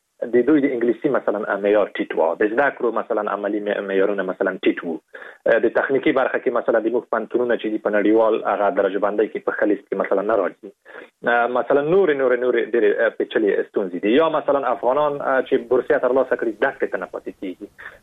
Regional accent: Afghanistan; په دې باندې می لیکلی وو چې زه د افغانستان یم

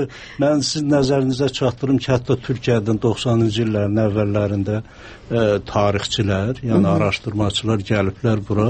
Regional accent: Armenia; moved away as an adult; now in Azerbaijan; mən Ermənistanda doğulmuşam və bizim kənddə ermənilər də yaşayırdı və biz orta məktəbdə erməni dilini keçirdik.

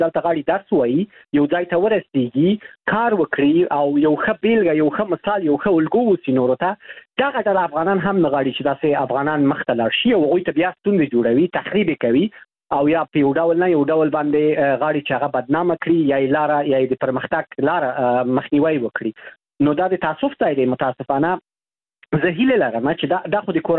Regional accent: Afghanistan; now in Europe; گفتار ګورم اورم شرمېږم چې وایم زه د افغانستان یم

